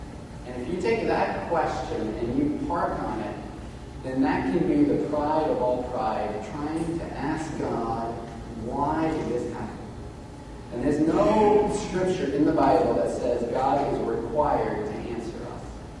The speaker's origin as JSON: {"language": "English", "country": "Australia", "said": "well, I'm Australian, which I am, but I'm Australian."}